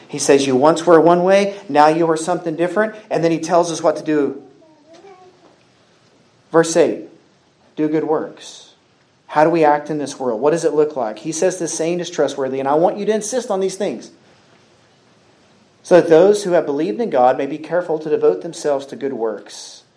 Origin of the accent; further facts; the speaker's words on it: Texas, United States; For example, I think of myself as a Texan. I think of myself as an American.